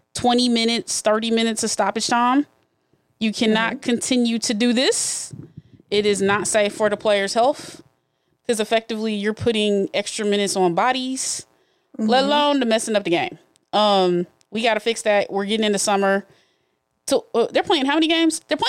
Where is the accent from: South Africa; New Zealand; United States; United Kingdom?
United States; Atlanta, Georgia; accent: southern; Shout out, I ain't lose my southern accent, though.